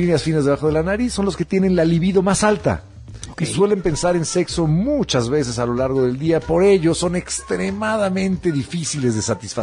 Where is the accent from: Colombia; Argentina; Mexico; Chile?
Mexico; Soy mexicano.